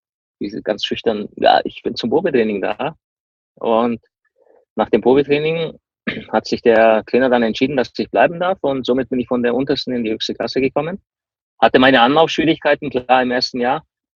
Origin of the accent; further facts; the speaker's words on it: Kempten, Bavaria, Germany; Ich komme ja ursprünglich aus dem Allgäu, bin in Kempten geboren